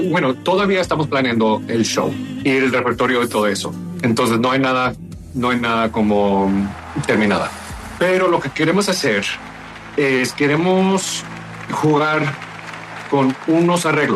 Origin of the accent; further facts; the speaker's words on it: Texas, United States; Yo crecí en Texas y mi mamá es mexicana y yo crecí con ella.